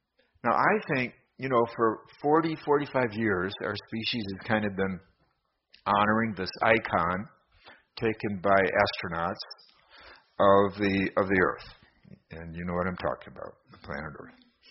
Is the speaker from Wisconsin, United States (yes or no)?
yes; Madison, Wisconsin, United States; And my father had been football coach at the University of Wisconsin. I grew up in Madison, Wisconsin.